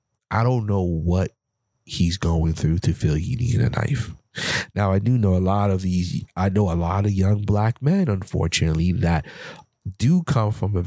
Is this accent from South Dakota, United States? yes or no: no; Bronx, New York, United States; Now, I'm from the hood. I'm from the Bronx, New York, from the projects.